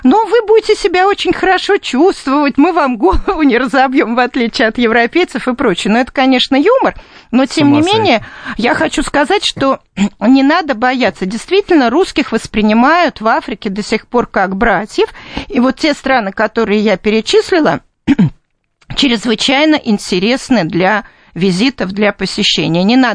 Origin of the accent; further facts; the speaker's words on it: Russia; встретилась мне компания, и они говорят: «Вы откуда?» Я говорю: «Я из России». «О, Россия!»